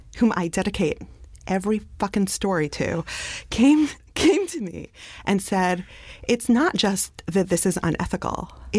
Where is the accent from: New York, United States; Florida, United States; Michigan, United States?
New York, United States; Brooklyn; I grew up in a sort of dystopic Canarsie.